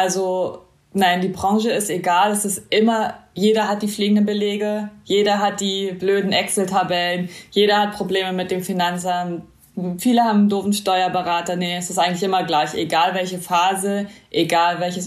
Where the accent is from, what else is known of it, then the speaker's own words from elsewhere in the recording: East Germany, Germany; Ich bin im Osten aufgewachsen